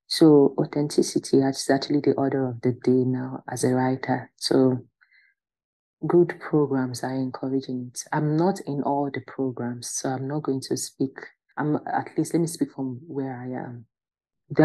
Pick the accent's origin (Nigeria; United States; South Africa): Nigeria; I'm pro MFA because also as a Nigerian, most of us who are writers, we don't usually come from wealthy homes